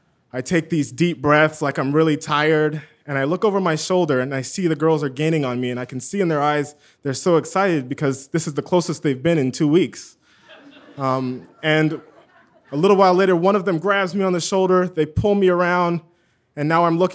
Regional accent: California, United States; I just moved back to my hometown. It's a small town, an hour east of Los Angeles.

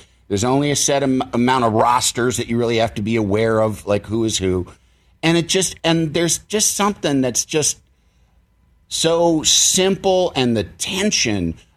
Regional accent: Illinois, United States; from Illinois.

